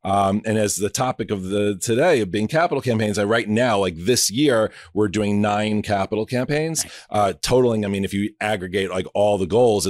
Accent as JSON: {"language": "English", "town": "Providence", "region": "Rhode Island", "country": "United States", "tie": "born or raised there", "said": "I grew up in Providence, Rhode Island."}